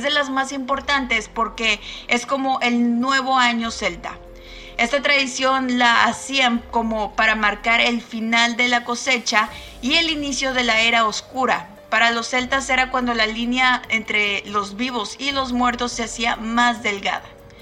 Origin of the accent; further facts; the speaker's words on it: Mexico; esta tradición tan hermosa que tenemos como mexicanos